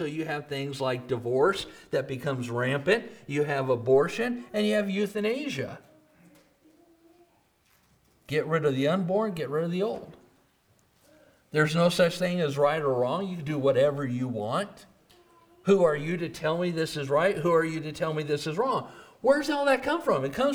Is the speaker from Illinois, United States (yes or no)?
no; Portland, Oregon, United States; born there; You guys know I'm West Coast, you know, California. I was born in Oregon. Specifically, I was born in Portland.